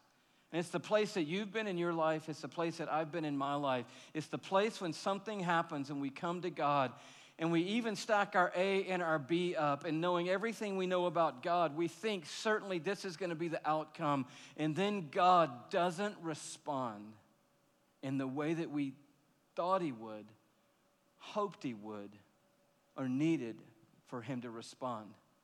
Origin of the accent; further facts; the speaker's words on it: Atlanta, Georgia, United States; You know, growing up in Atlanta, Georgia, one of the icons of the city when I was growing up was a man named Ted Turner.